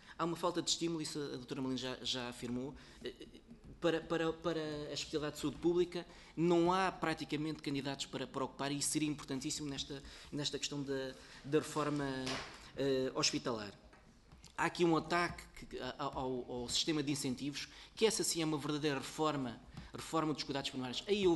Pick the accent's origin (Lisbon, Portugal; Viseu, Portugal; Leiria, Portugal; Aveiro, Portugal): Viseu, Portugal; eu venho de Viseu e conheço essa realidade